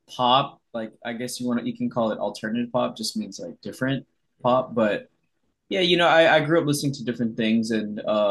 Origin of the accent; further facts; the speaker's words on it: Hawaii, United States; I feel like growing up in Hawaii, especially, you know, this is like pre-TikTok and everything else and the internet.